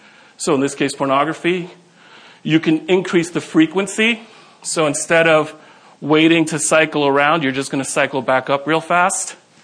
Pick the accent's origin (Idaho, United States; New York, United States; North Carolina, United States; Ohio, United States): New York, United States; Manhattan; since I'm from Manhattan, I always think in terms of subways whenever I do this.